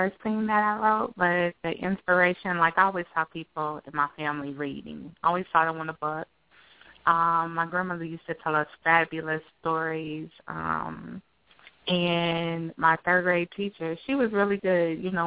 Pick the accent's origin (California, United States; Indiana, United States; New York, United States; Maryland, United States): Indiana, United States; Gary; I am from Gary, Indiana, in the Midwest. I have a younger sister. She's an attorney in Orlando. And life in Gary was really fun growing up